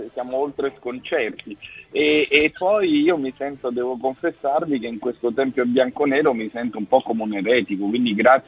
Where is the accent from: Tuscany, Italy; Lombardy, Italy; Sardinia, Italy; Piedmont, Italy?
Sardinia, Italy; Cagliari; Io sono nato proprio a Cagliari, tra l'altro solo due giorni prima del mitico scudetto. Sono cresciuto in una casa con un nonno che mi raccontava le storie di Gigi Riva come se fossero parabole evangeliche